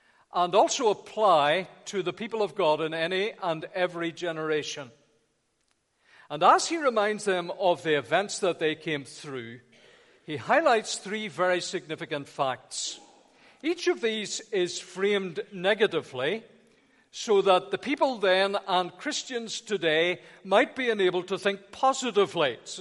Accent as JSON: {"language": "English", "country": "United Kingdom", "said": "And then there are some people, and we're very British, how appropriate on this 12th day, we adopt the stoic, stiff upper lip."}